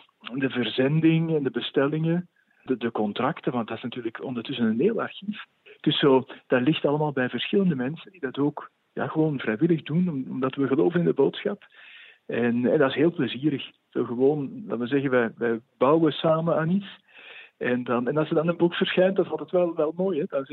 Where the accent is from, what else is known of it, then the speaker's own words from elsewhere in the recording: Antwerp, Flanders, Belgium; moved away as an adult; also born or lived in Den Bosch, Netherlands; ik ben geboren in Antwerpen, ben er ook naar school geweest. Ben na de middelbare school naar Bisdom Den Bosch gegaan voor de priesteropleiding met een grotere groep Vlamingen die daar ook al zaten.